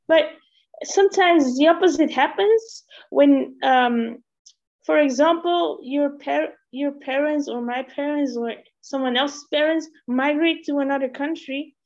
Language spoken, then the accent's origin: English; Belgium; So I grew up in Belgium because I'm born in Belgium